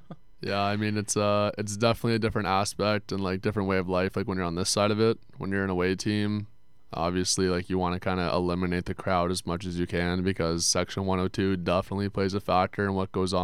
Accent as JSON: {"language": "English", "town": "Mississauga", "region": "Ontario", "country": "Canada", "said": "So I'm from Mississauga. Mm-hmm. It's like 20 minutes outside of Toronto"}